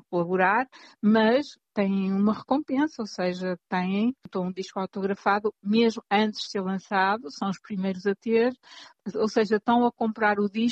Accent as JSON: {"language": "Portuguese", "region": "Bragança", "country": "Portugal", "tie": "born there", "said": "Nasci em Bragança, passei grande parte das minhas férias da adolescência e infância em casa dos meus avós, numa aldeia que pertence ao Planalto Mirandês, Campos de Vibros, e sempre a língua sempre foi muito familiar."}